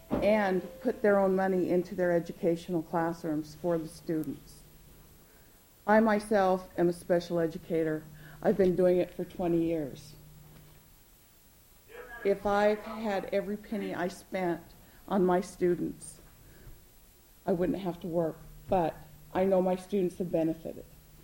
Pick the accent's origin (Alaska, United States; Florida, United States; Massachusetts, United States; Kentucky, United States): Alaska, United States; I'm from Bush, Alaska, Lower Yukon, and I represent Region 4 for NEA Board of Directors.